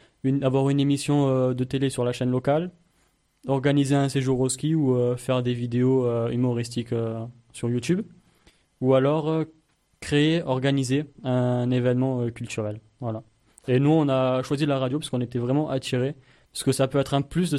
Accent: Marseille, Provence-Alpes-Côte d'Azur, France; now in Digne, France; Parce que moi, je viens de Marseille et on a beaucoup d'activités. Enfin, c'est vraiment dynamique.

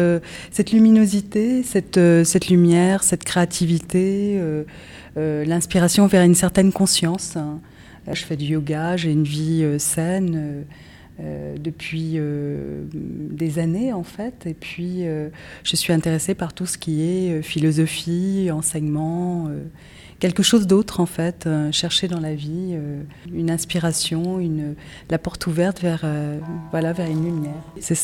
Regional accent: Paris, Île-de-France, France; donc je suis de Paris.

